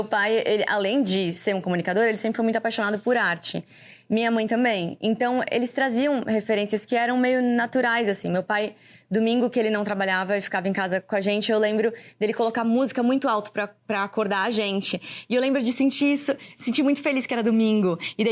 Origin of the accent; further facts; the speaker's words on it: São Paulo, Brazil; De São Paulo, meu pai é de São Paulo, minha mãe é de Maringá, no Paraná.